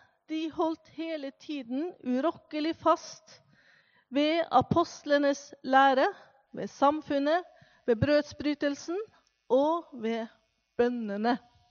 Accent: Molde, Møre og Romsdal, Norway; Jeg er opprinnelig fra Molde.

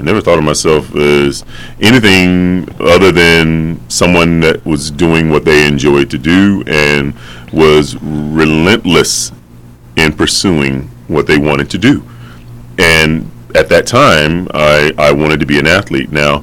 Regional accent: North Carolina, United States; I'm from North Carolina.

